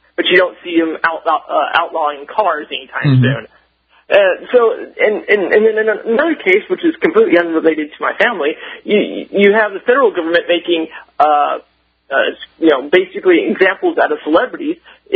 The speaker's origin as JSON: {"language": "English", "region": "California", "country": "United States", "said": "I come from California originally, and I come from a blended family"}